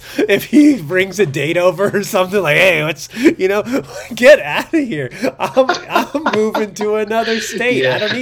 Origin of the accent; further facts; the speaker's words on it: Long Beach, California, United States; I grew up in Long Beach, and like, I love Long Beach as a city. I liked living there.